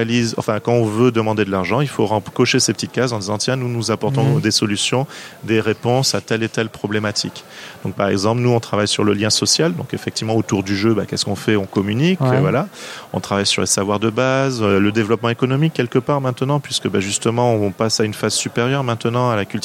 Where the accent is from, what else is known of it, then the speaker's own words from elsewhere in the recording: Guadeloupe; moved away as an adult; initialement j'étais de Guadeloupe, où on a préparé ce projet. Donc je savais que j'allais arriver en Guyane, qui était assez proche malgré tout de ma Guadeloupe natale